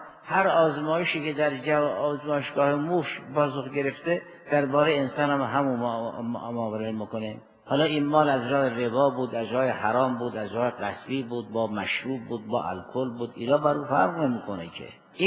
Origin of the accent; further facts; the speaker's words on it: Iran; ما هم آبایمون زرتشتی بود، ما هم ایرانی بودیم، ما هم ایرانی هستیم